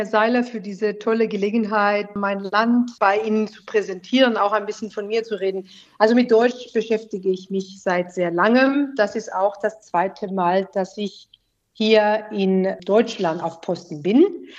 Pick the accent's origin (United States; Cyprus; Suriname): Cyprus; Limassol, Limassol District; now in Berlin, Germany; Das ist die längste Zeit, in der ich im Ausland war, außer natürlich Limassol, meine Heimatstadt.